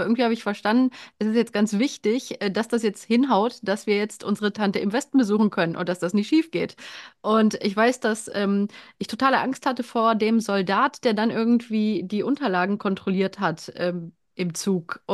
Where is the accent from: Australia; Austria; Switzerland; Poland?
Poland; now in Germany; Und wir sind ja 87 aus Polen geflohen.